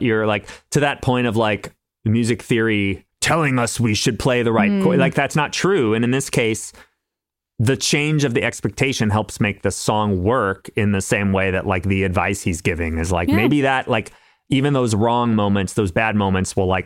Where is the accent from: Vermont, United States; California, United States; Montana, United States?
California, United States; You know, it's funny because we grew up in SoCal, right?